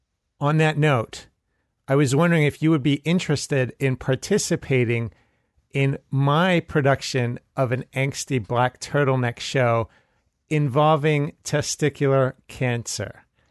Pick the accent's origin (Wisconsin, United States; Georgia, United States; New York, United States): New York, United States; now in Baton Rouge, United States; as someone who was born in New York, I consider myself a New Yorker. So as a New Yorker, thank you.